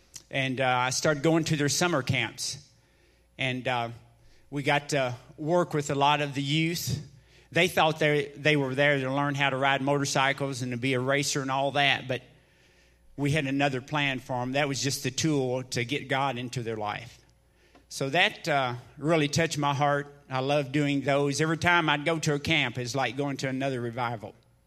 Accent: Buffalo, Kentucky, United States; I was born in Buffalo, Kentucky, not far from here, and raised in Buffalo Baptist Church.

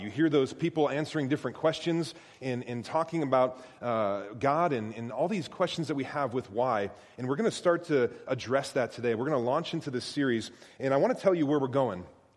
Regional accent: Bowling Green, United States; I mean, I didn't hear a round of applause when he said I was from Bowling Green

